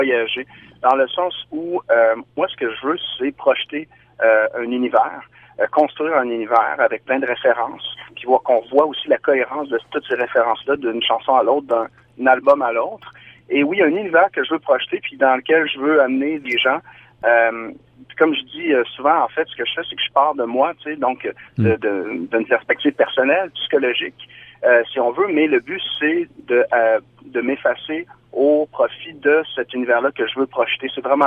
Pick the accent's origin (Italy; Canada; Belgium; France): Canada; Quebec City, Quebec; born there; c'est un nom d'origine paraguayenne, donc d'Amérique du Sud, où on parle en espagnol. Moi, ma langue maternelle, c'est quand même le français. Je suis né à Québec.